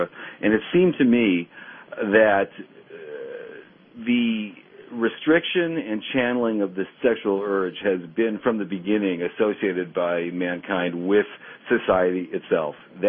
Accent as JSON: {"language": "English", "town": "Detroit", "region": "Michigan", "country": "United States", "tie": "born there", "said": "Yes, I was born in Detroit many decades ago, but I still have family there"}